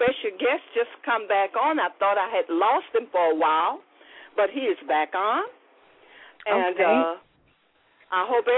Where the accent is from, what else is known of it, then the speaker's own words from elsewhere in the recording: Morgan City, Louisiana, United States; I'm from Morgan City, Louisiana, 68 miles from Lafayette.